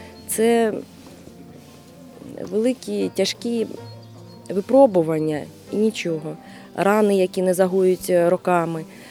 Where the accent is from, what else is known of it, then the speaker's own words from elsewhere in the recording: Kharkiv, Kharkiv Oblast, Ukraine; я сама з Харкова